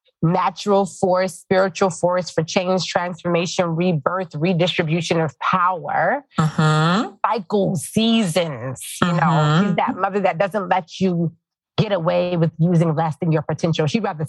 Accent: Inglewood, California, United States; you know, I'm from Inglewood.

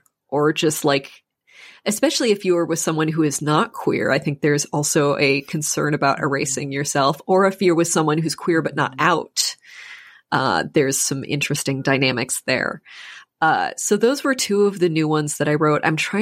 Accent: Minnesota, United States; especially I grew up in Minnesota and there is a cultural thing there with like not wanting to be a bother to people

